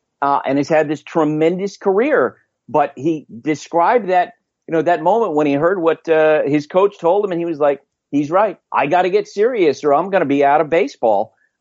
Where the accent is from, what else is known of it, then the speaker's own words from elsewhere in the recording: Vermont, United States; And because I'm from Vermont, I also claimed that state.